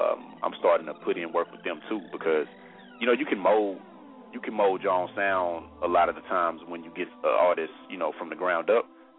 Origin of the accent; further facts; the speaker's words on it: the South, United States; since I am from the South too